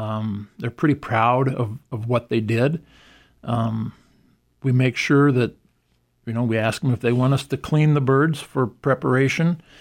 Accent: Chancellor, South Dakota, United States; I grew up in Chancellor, and it seemed like when I was really young, before I was, you know, like 8, 9, it was like the businesses shut down.

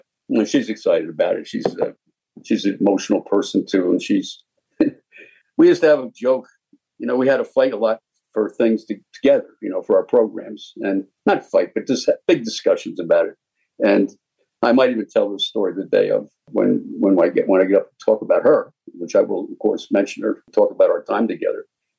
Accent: New Jersey, United States; I came here in 1965 at Westchester and I came from North Jersey.

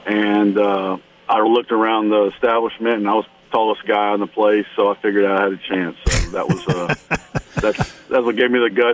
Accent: Baton Rouge, Louisiana, United States; I grew up in Baton Rouge and went to Catholic High School.

